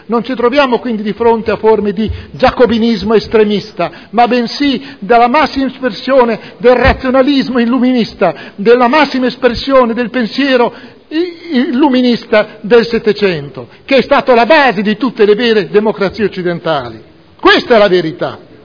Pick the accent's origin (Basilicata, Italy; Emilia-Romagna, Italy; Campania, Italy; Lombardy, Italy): Emilia-Romagna, Italy; Modena; io in questo momento parlo da modenese preoccupato.